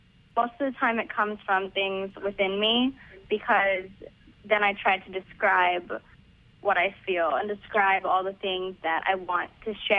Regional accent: Portland, Oregon, United States; Oregon, but I love the Pacific Northwest.

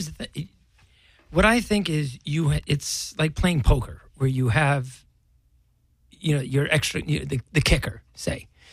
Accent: New Jersey, United States; My home state.

